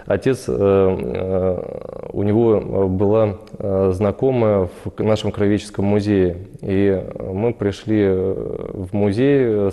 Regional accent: Kaluga, Kaluga Oblast, Russia; да, да, я калужанин коренной.

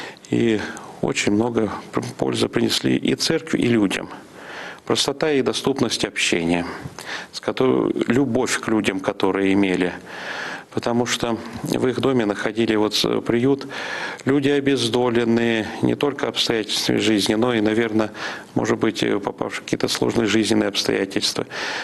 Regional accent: Tomsk, Tomsk Oblast, Russia; в Томске я родился, и в Томске было всего два действующих храма. Вот я вырос в Петропавловском соборе города Томска.

